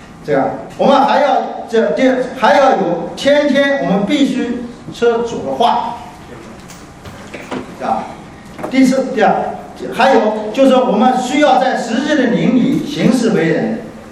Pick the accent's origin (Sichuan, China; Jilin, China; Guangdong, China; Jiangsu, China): Jiangsu, China; 我是从这个江苏来的，我的生活的习惯我是吃以米饭为主，